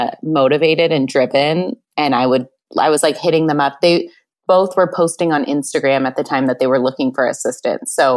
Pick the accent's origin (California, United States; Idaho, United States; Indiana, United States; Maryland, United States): California, United States; Carpinteria; I'm from Santa Barbara. Well, I'm from a small town outside of Santa Barbara. Like, it's just a small beach community called Carpinteria.